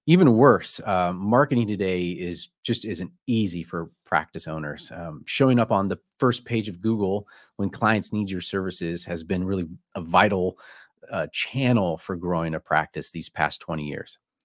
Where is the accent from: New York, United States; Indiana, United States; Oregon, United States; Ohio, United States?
Ohio, United States; I'm originally from Ohio, but my parents are now in Pennsylvania up by Erie.